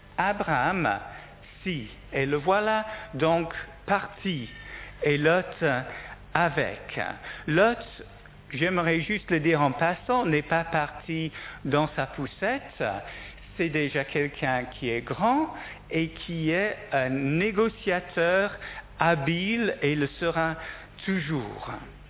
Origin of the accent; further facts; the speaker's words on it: Liverpool, North West England, United Kingdom; Quand moi j'étais jeune, j'ai grandi à Liverpool